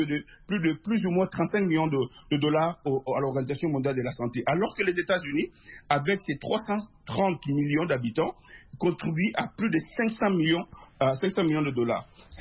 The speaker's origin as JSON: {"language": "French", "country": "DR Congo", "tie": "born or raised there", "said": "Et chez nous, en RDC natale, et à l'est du pays"}